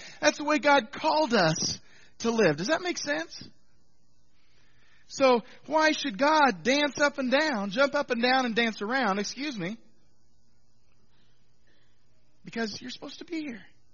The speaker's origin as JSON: {"language": "English", "region": "Missouri", "country": "United States", "said": "I was up from Northwest Missouri, so that was down from there."}